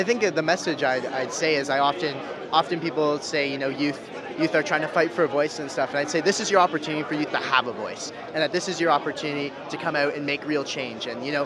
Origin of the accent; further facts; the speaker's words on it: Kingston, Ontario, Canada; now in Vancouver, Canada; I'm originally from Kingston, Ontario, but I'm now going to school in Vancouver at UBC.